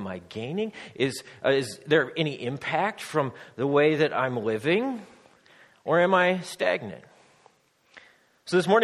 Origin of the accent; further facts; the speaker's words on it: Nebraska, United States; But we come from Nebraska, and they're in a drought.